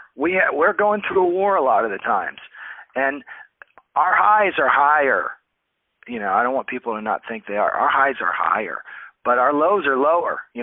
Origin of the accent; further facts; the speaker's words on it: Midwest, United States; I grew up in the Midwest, but people always used to say, "Are you from the East Coast?"